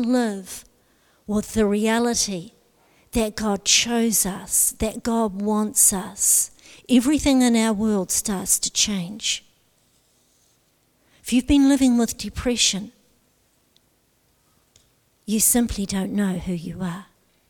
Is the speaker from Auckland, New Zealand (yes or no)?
no; Otago, New Zealand; For me, growing up in Central Otago